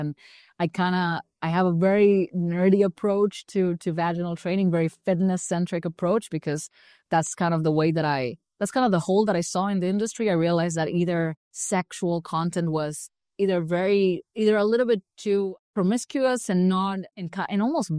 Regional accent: Buenos Aires, Argentina; English is a second language; I'm from Buenos Aires and the gyms where everything was closed.

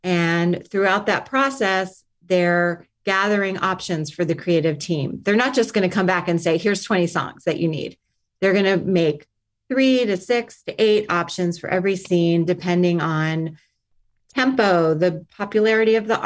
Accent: Miami, Florida, United States; My background is I grew up in Miami, so a little unusual place to come from entertainment

